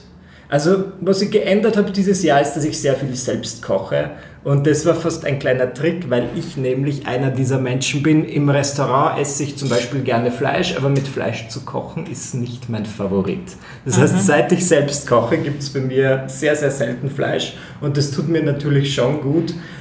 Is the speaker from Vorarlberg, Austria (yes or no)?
no; Eisenstadt, Burgenland, Austria; born or raised there